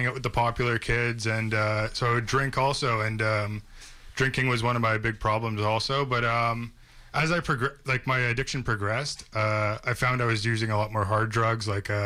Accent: Port Coquitlam, British Columbia, Canada; I'm from Port Coquitlam. I grew up in the Lower Mainland. Came from a really good family.

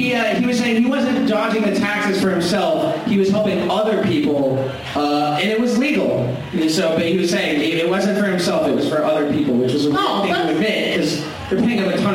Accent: Washington, District of Columbia, United States; I grew up in Northwest, right by the Montgomery County border

